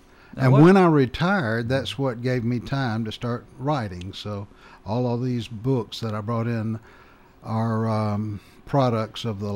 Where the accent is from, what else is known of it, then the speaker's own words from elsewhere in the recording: Nashville, Tennessee, United States; also born or lived in Mount Pleasant; I was born in or near Mount Pleasant, Tennessee, and lived until I was eight there, and then moved to Nashville and went to high school at Antioch High School, graduated there in 61